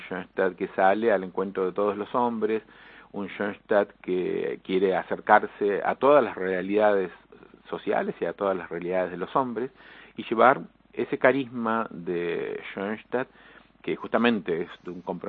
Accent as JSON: {"language": "Spanish", "country": "Argentina", "also_born_or_lived": "Nigeria", "said": "Yo soy de Argentina, pero los últimos dos años estuve en Nigeria como superior allá."}